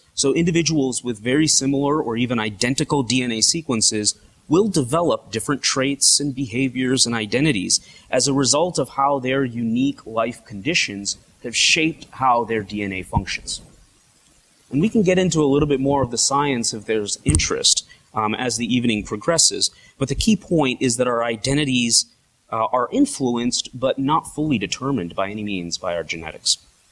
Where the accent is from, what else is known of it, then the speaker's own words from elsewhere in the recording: United States; I feel blessed to be an Indian American. And as an English-speaking Christian born and raised in North America, my name is one of the few things that highlight my Indian heritage.